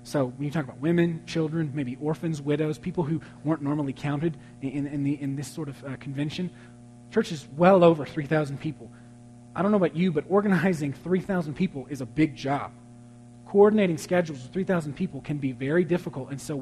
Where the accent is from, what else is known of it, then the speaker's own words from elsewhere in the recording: Dallas, Texas, United States; I'm from Dallas, so I'm looking for Mavs fans, okay? I love the Mavs.